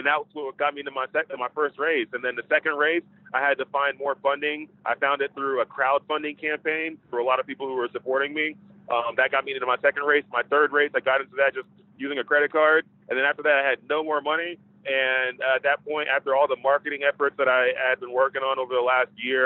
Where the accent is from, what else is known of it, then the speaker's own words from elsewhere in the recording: Dallas, Texas, United States; I'm originally from Dallas, Texas